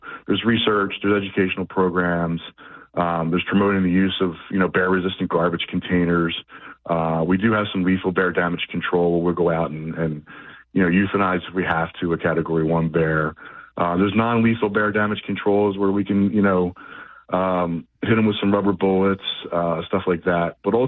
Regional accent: West Stafford, New Jersey, United States; I know at least I'm from West Stafford over in Gloucester County, and mm-hmm.

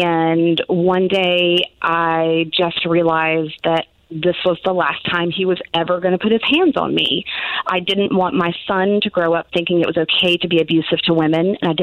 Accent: Georgia, United States; Okay, well, when I was a small child growing up in Middle Georgia, every little girl started taking ballet and tap when they were three.

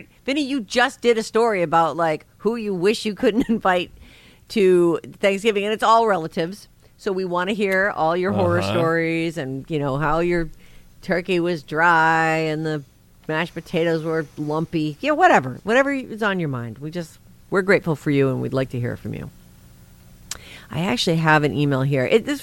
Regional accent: Cloverdale, United States; I've been meaning to for a while now, because I grew up in Cloverdale.

